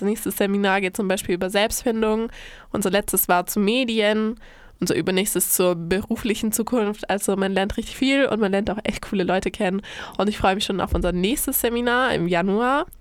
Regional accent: Baden-Württemberg, Germany; Und ich komme halt aus der Nähe von Schwäbisch Hall.

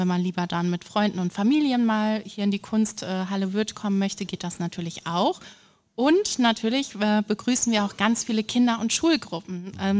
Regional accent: Düsseldorf, North Rhine-Westphalia, Germany; Also ich komme eigentlich nicht aus Schwäbisch Hall, auch nicht aus der Region, sondern ich komme aus Düsseldorf.

